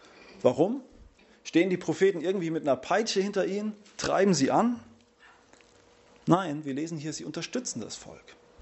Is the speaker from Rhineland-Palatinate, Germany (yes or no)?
yes; Rhineland-Palatinate, Germany; Meine Frau und ich, wir kommen aus dem Westerwald ursprünglich. Ich weiß nicht, ob ihr das kennt. Rheinland-Pfalz, so 1,5 Stunden von hier.